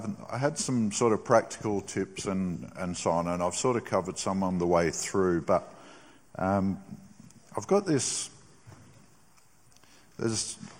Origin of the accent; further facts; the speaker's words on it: Australia; And Narelle and I, we see them as our spiritual kids. You know, we're their Aussie parents.